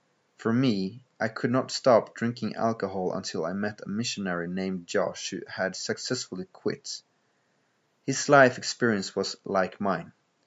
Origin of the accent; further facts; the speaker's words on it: Thailand; Unlike Nicholas, I wasn't born a Christian, nor did I have any Christian friends growing up in Thailand.